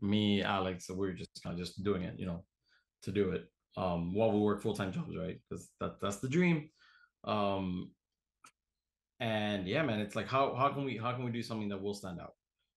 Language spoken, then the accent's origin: English; Cuba; He speaks Spanish. We speak Spanish. I'm from Cuba.